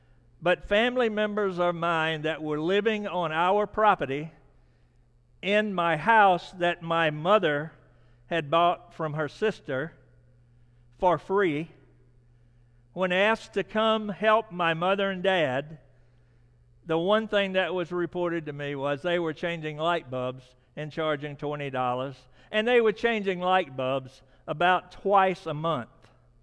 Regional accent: Nesbitt, Mississippi, United States; I get a message from my hometown in Nesbitt, Mississippi

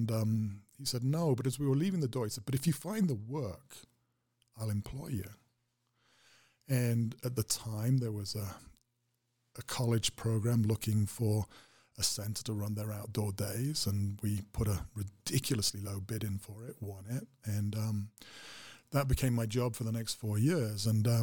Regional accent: Wales, United Kingdom; I was born in Wales. I was raised on the folklore of the local mountains, sea and rivers

